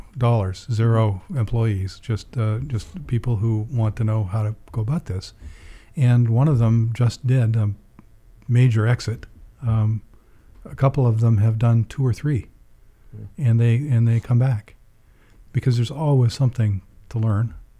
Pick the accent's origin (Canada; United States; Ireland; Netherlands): Canada; moved away as an adult; I came here from Canada 23 years ago for 2 years.